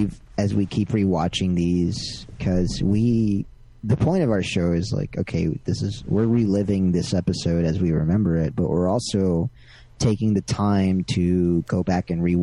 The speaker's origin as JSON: {"language": "English", "region": "northern Mexico", "country": "Mexico", "tie": "born or raised there", "also_born_or_lived": "Dallas, Texas", "second_language": "English", "said": "this little rancho kid, you know, that knew Spanish, even though I was born in Texas, I was born in Dallas, but I was raised in Northern Mexico"}